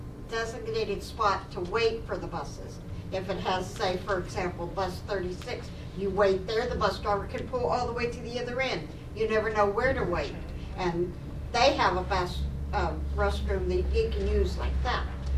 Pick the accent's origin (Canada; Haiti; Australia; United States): United States; Arizona; I came from Arizona.